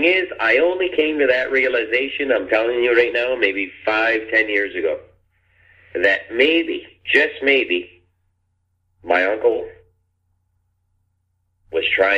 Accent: Grand Falls, New Brunswick, Canada; I'm originally from Grand Falls, New Brunswick.

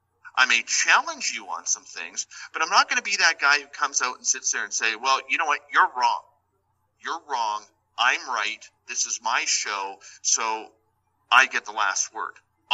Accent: Canada; And I kind of laughed, and because I mean, us being Canadian, we're kind of humble people

